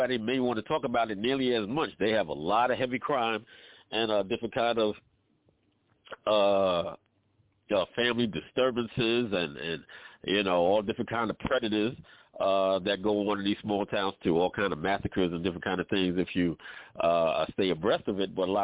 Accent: New York, United States; now in Atlanta, United States; Transplanted. I'm New Yorker down in ATL right now.

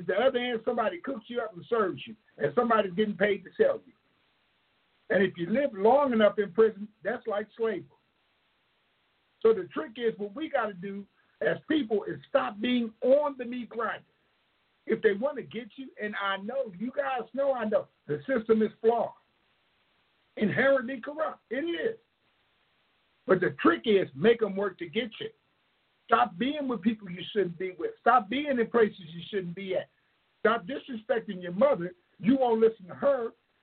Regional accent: Harrisburg, Pennsylvania, United States; whether you're in my hometown, Harrisburg, Pennsylvania, Holler, PA, or wherever you're

